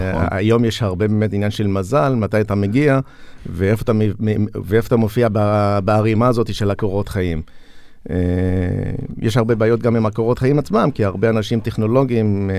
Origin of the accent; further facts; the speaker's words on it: Julis, Northern District, Israel; מכפר ג'וליס, בן 44